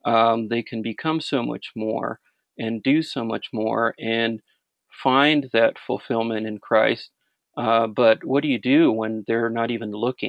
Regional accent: Los Angeles, California, United States; myself who was born and raised in Los Angeles area

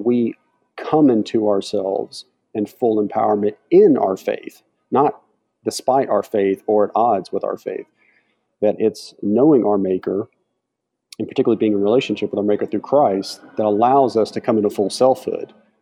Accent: the South, United States; I'm from the South, so sweet tea.

